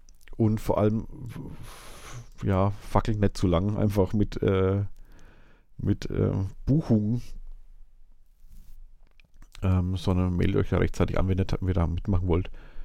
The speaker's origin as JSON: {"language": "German", "town": "Würzburg", "region": "Bavaria", "country": "Germany", "said": "als Würzburger würde ich mir nicht antun, so mal durch die Innenstadt schlappen"}